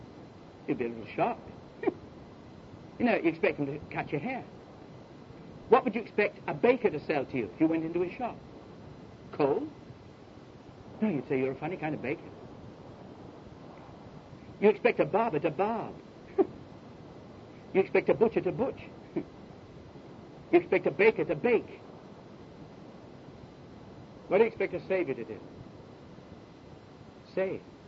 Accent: London, United Kingdom; born there; I was a Christian simply because my face was white and I was born in London

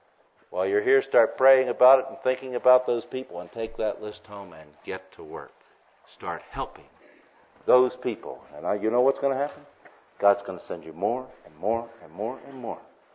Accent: United States; Tea in Australia is kind of a weird thing when you first go over there as an American.

